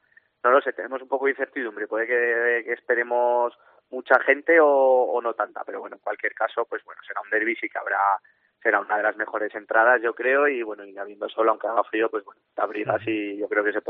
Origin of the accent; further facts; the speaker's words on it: Aragon, Spain; los 18 convocados somos nacidos y formados en el Jacetano.